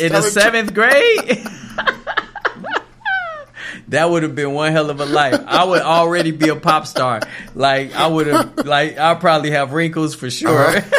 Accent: Flint, Michigan, United States; I'm from Michigan originally, Flint, Michigan.

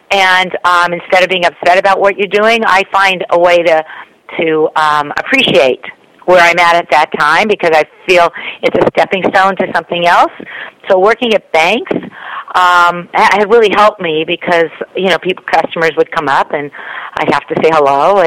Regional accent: Los Angeles, California, United States; I grew up in Los Angeles, so I was around television all the time.

